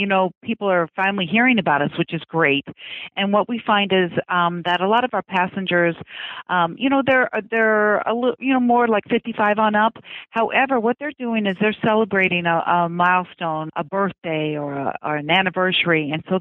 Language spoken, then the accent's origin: English; United States; I was born and raised on the Ohio River, so I'm very familiar with the rivers.